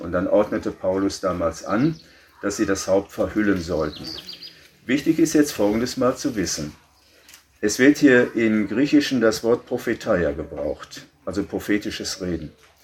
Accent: West Germany, Germany; Und wir kommen aus Westdeutschland, wir sind die Tradition nicht gewohnt.

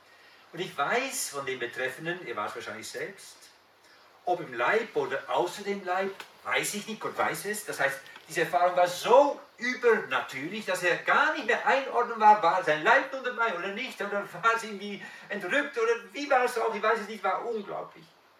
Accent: Netherlands; German is a second language; Ich habe festgestellt, also ich als Holländer ticke anders, denke anders.

